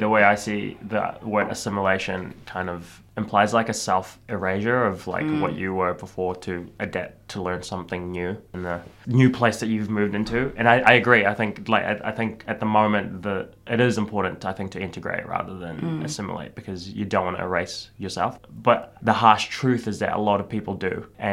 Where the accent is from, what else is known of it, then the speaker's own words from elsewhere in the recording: New Zealand; obviously I grew up in New Zealand and I grew up around like Māori culture and kapahaka and the connection with tangata whenua